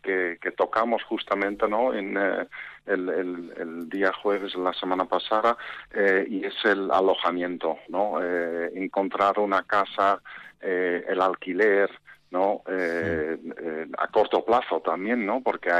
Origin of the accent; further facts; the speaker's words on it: Netherlands; Spanish is a second language; now in Vitoria, Spain; Yo vengo de Países Bajos, Holanda, vamos. Uh-huh. Y nada, pues llegué a, primero a Santander por amor, ¿no? Y después ya me llevaron a Vitoria